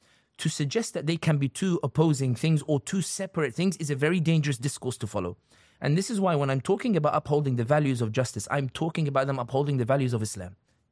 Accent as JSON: {"language": "English", "town": "Wembley", "region": "London", "country": "United Kingdom", "tie": "born or raised there", "said": "I was born and raised in London, born and raised in Wembley."}